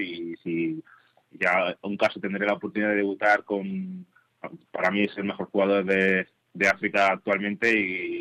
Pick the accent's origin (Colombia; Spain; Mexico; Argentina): Spain; Granollers, Catalonia; born there; desde mi hermano mayor hasta mi hermana chica, somos nacidos en Granollers